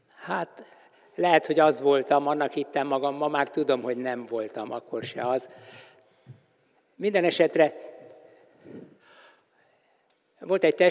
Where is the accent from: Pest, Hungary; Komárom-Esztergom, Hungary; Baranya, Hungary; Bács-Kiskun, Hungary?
Pest, Hungary; Szentendre; Zsidó családban születtem, Szentendrén. Édesapám, édesanyám is ott született.